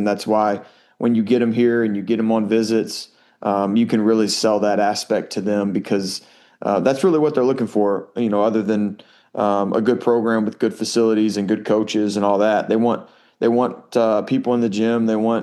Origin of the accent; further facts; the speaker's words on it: Texas, United States; And I love Texas, and it's obviously where I'm from. It's my home state, and I just really like the people.